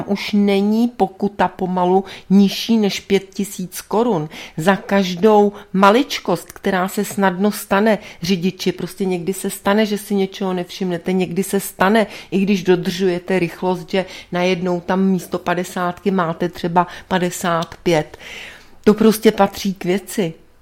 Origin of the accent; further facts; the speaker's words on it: Prague, Czechia; To je moje město, moje rodné město. Já mám přece právo tady žít